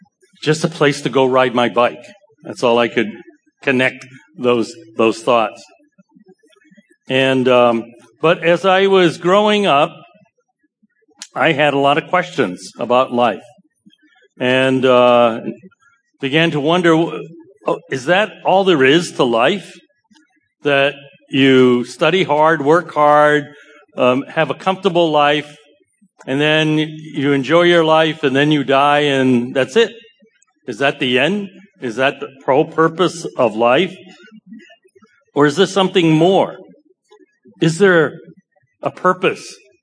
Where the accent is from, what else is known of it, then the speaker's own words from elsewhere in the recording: Cambridge, Massachusetts, United States; I grew up in Cambridge, and then this was before it became a very expensive place to live, all right? And my parents were very hardworking immigrants from Toisan province in China.